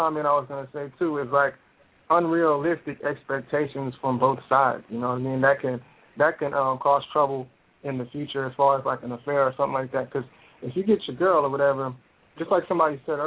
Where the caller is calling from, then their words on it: Mississippi, United States; also born or lived in California; Actually, I'm calling from Mississippi. It's a California number because I used to be from there, but it's coming from my Skype.